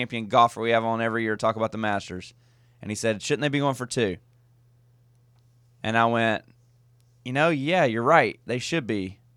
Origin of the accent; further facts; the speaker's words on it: South Carolina, United States; I despise Georgia. I'm from South Carolina.